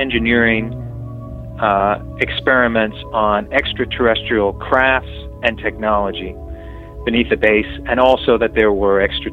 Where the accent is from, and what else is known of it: Long Island, New York, United States